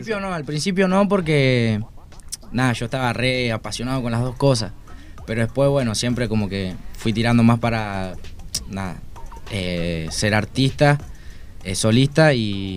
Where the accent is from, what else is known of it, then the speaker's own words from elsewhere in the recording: Monte Grande, Buenos Aires Province, Argentina; De Monte Grande.